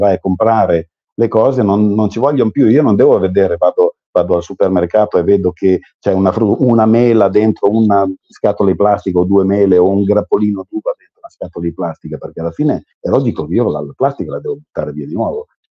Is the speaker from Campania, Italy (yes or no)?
no; Bologna, Emilia-Romagna, Italy; io che sono di Bologna e ho la città 30